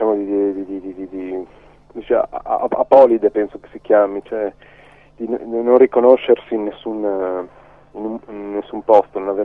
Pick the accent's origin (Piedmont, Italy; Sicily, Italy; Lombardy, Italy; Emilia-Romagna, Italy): Emilia-Romagna, Italy; I miei genitori sono friulani, sì, però io sono nato, ho vissuto anche a lungo in Romagna, vicino a Cervia.